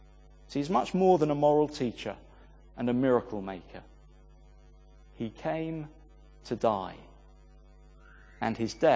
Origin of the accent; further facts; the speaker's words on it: Dover, South East England, United Kingdom; Growing up in Dover, I've always loved seeing Dover Castle lit up at night.